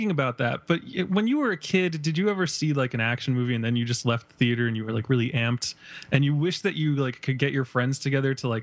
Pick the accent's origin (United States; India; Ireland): Ireland; It's the I can't speak right now because I'm Irish and I'm holding it back.